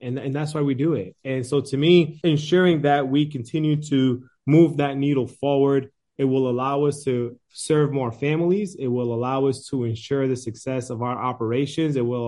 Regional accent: Central Falls, Rhode Island, United States; also born or lived in Colombia; So I grew up in Columbia, South America. And my mother brought us here when I was a young boy. And I grew up in Central Falls, Rhode Island, graduating from Central Falls High School.

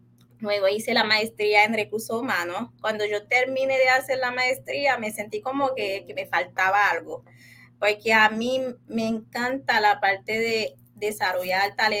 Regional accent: Haiti; now in Puerto Rico; diferente a todos los puertorriqueños, como yo soy extranjera, yo soy de Haití, no podía trabajar inmediatamente

